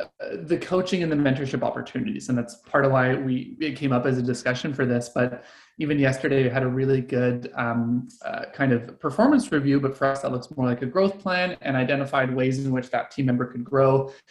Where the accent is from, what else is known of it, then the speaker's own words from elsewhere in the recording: Vancouver, British Columbia, Canada; Yeah, so I'm based out of Vancouver, BC in Canada, currently calling in from our cabin just a little bit outside of that, out in the woods, but I'm a Vancouver local.